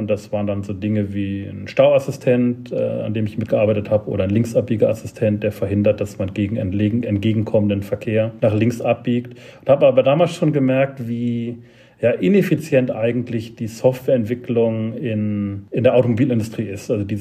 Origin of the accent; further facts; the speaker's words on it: Germany; born there; also born or lived in United States; Ich bin in Deutschland geboren, bin dann in den USA auch zur Schule gegangen, habe dann US-Schulabschluss gemacht, habe dann das deutsche Abitur gemacht